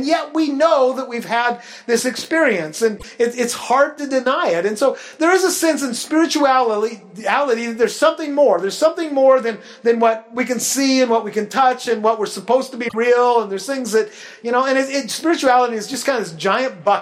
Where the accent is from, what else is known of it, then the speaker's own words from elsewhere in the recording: Washington, United States; Yeah, I grew up in Grays Harbor, if you know where that is. I spent a lot of time out on the ocean, went out of Westport a lot